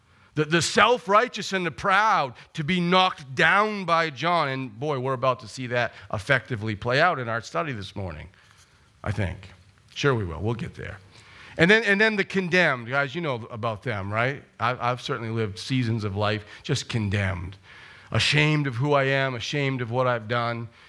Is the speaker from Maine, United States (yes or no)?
yes; Hudson, Maine, United States; growing up in Hudson, Maine, Bradford, Maine. I grew up on a dirt road. Very often, you know, my road was dirt. That's the life of Maine, right?